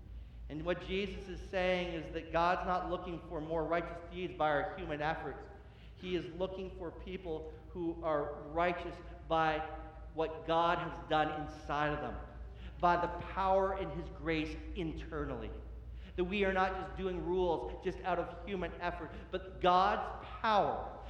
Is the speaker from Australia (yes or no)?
no; Oshawa, Ontario, Canada; we grew up in Oshawa